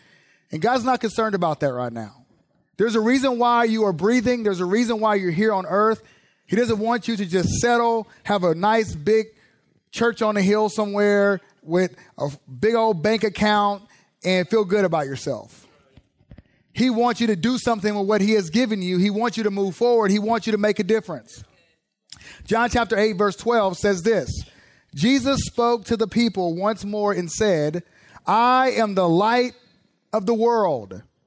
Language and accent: English; California, United States; also born or lived in Dallas; so I was born in Dallas, so I've always been a Cowboys fan, but I grew up in the Bay Area, California.